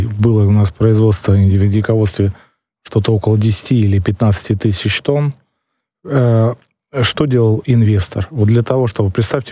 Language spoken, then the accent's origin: Russian; Tula, Tula Oblast, Russia; Вот я из Тулы, знаете, у нас есть памятник левше, то есть человек, который когда-то подковал блоху.